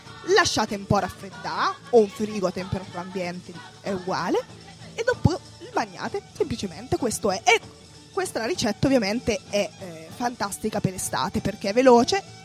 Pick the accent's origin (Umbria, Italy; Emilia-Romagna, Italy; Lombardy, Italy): Umbria, Italy; accent: Umbrian; raccontare una ricetta dell'Umbria nel mio dialetto